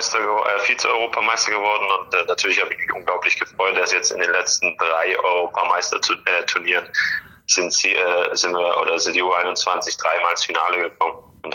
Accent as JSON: {"language": "German", "town": "Meichingen", "region": "Baden-Württemberg", "country": "Germany", "also_born_or_lived": "Böblingen", "said": "Genau, also ich fühle mich als Meichinger, also... Ich bin geboren in Böblingen, aber ich bin jetzt auch gerade zurzeit bei meinen Eltern in Meichingen."}